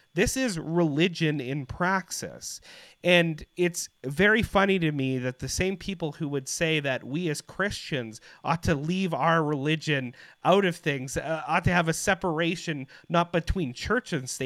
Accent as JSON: {"language": "English", "country": "Canada", "said": "And I think that is something that should concern us as Canadian citizens"}